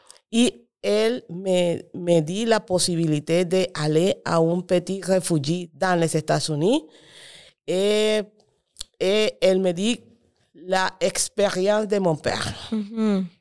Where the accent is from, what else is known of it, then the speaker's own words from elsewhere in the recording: Colombia; French is a second language; now in Canada; Je viens de Colombie.